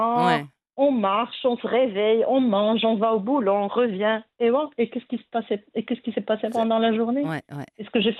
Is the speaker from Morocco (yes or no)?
yes; Morocco; born there; je vais répandre mon impact au Maroc, mon pays natal, mon pays adoré.